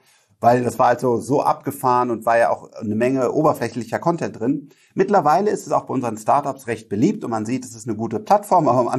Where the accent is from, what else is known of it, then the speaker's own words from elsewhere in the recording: Rhineland, Germany; Ich bin Rheinländer, alles gut.